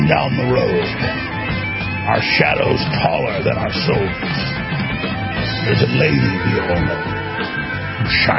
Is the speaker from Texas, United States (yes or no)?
yes; Texas, United States; because I'm from Texas, he went, "Oh, this is … How you doing there?"